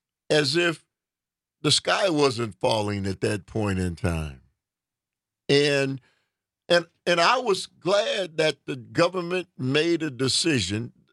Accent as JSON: {"language": "English", "country": "United States", "said": "Because I'm an American. I was around during that same time."}